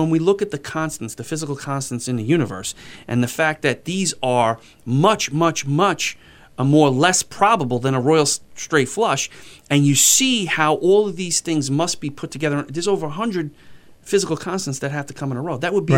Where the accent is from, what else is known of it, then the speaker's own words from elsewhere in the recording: New York, United States; Look, we're street apologists, right? We're from New York.